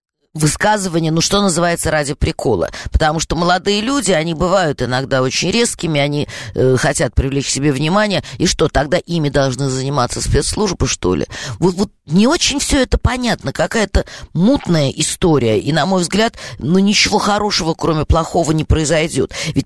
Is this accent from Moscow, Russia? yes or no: yes; Moscow, Russia; accent: Moscow akanye; Я коренная москвичка, поэтому я сильно акаю.